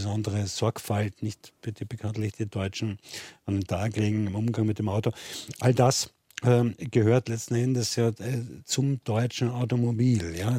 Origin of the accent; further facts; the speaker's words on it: Austria; ja, als Österreicher mit einem ganzen Haufen deutscher Touristen